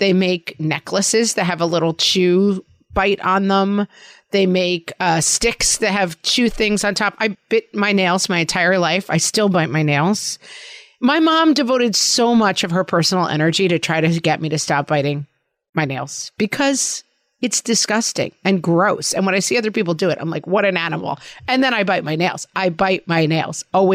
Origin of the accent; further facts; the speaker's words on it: New York, United States; accent: New York; I have, you know, my New York accent people don't like.